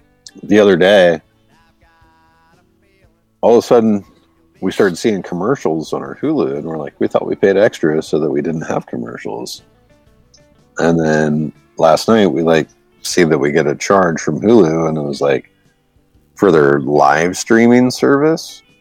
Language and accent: English; United States; As an American that like has a lot of family abroad, you know, like firstborn American, it's pretty damn embarrassing